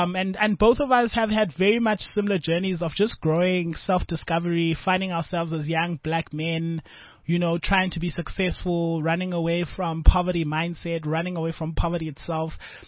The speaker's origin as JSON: {"language": "English", "town": "Langa", "region": "Western Cape", "country": "South Africa", "tie": "born or raised there", "said": "We grew up together in Langa Township."}